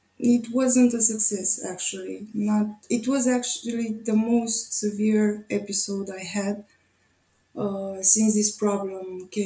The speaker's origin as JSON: {"language": "English", "country": "Romania", "second_language": "English", "said": "I'm from Romania. You're talking with a girl from Romania today."}